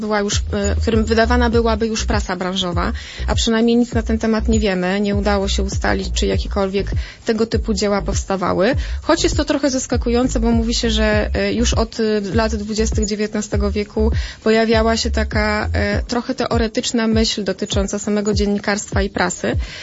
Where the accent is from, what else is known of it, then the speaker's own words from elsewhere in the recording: Subcarpathian Voivodeship, Poland; now in Lublin, Poland; jeszcze jako uczennica nagrywałam audycję wraz z koleżanką w radiu regionalnym podkarpackim, bo nie pochodzę z Lublina.